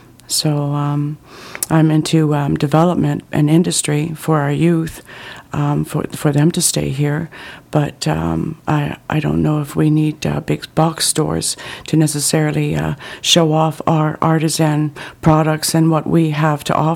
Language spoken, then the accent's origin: English; Yukon, Canada; now in Salmon Arm, Canada; I'm from the Yukon Territories. We arrived here, my daughter and I, in 1991.